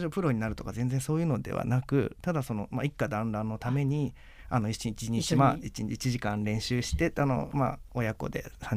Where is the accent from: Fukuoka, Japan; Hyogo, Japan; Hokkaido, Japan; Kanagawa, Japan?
Hokkaido, Japan; 僕北海道出身なんです。札幌の方に出 て、はい、習ってました。